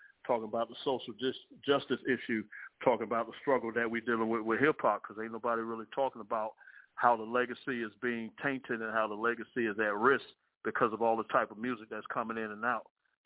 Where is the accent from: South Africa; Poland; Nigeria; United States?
United States; Orlando, Florida; Oh, yeah, I'm from Orlando, Florida, but you know what I'm saying? But I go back and forth between Tampa and Orlando, but, you know, I represent Central Florida, but born and raised in the old town.